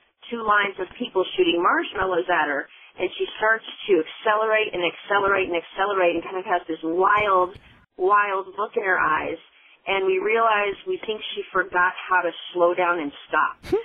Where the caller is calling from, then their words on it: Greenville, Texas, United States; I'm calling from Greenville, Texas.